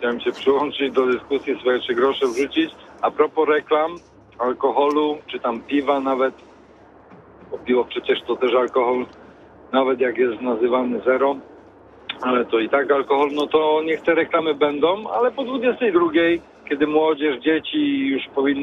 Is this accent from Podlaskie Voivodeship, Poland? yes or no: no; Ostrów Wielkopolski, Greater Poland Voivodeship, Poland; jestem akurat z Ostrowa Wielkopolskiego